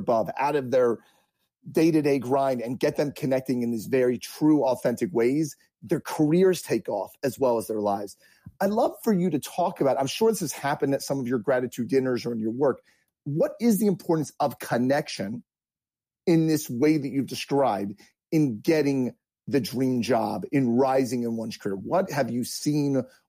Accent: Baltimore, Maryland, United States; So my friends who are New Yorkers, I'm from Baltimore. My mother was from Queens.

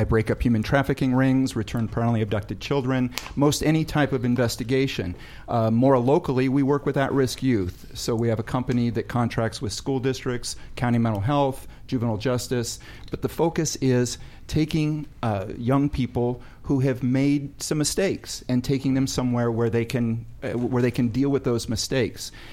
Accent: Pasadena, California, United States; also born or lived in Huntington Beach, California; I grew up in Pasadena. And in Huntington Beach.

